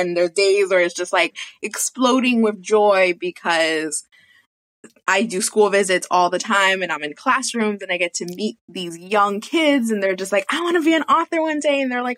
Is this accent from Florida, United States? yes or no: no; Bronx, New York, United States; Born and raised in the Bronx, New York.